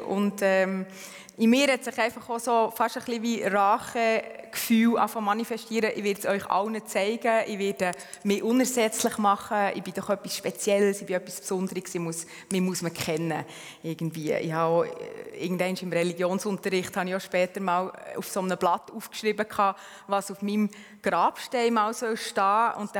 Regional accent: Bern, Switzerland; now in Winterthur, Switzerland; Bin aus Bern, wie man gehört. Wohne aber in Winterthur.

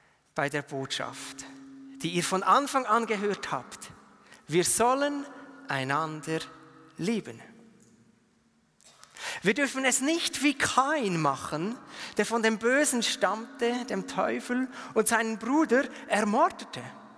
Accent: Biel, Bern, Switzerland; Ich bin in Biel aufgewachsen, wochenlang Nebel.

